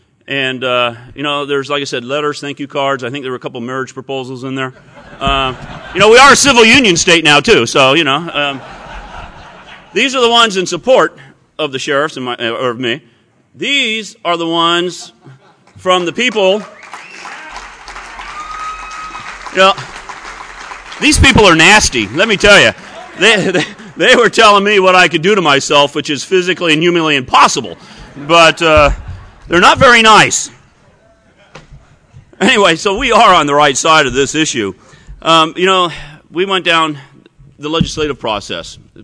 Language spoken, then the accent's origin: English; Colorado, United States; because I'm from Weld County, and the county seat's Greeley, and it's about 120 miles north of Colorado Springs.